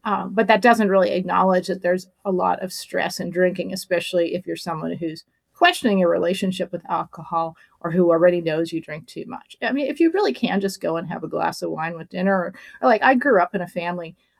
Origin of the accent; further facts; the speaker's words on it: San Diego, California, United States; And I grew up in San Diego, which is kind of at the far southwestern corner of the U.S.